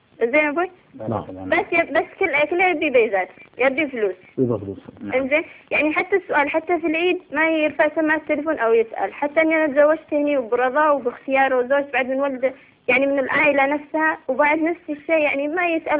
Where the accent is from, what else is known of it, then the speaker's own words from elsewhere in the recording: Yemen; now in Bahrain; عشنا في اليمن يعني المدة طويلة يعني عمرنا كله في اليمن